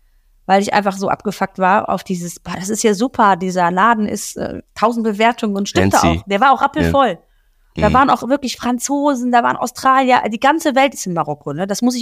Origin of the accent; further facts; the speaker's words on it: Greece; German is a second language; So wie das bei uns in Griechenland ist mit dem Kaffee, trinken die alle frischen O-Saft.